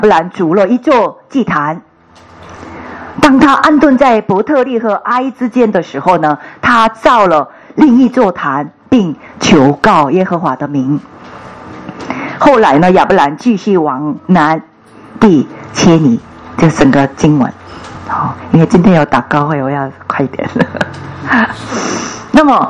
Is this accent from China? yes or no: no; South Korea; Chinese is a second language; 我是韩国人呢，嫁了姓不改，